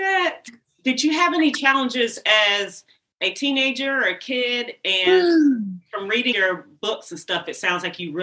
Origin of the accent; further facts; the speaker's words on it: Charlotte, North Carolina, United States; now in Los Angeles, United States; I'm from Charlotte, North Carolina, all the way across the country.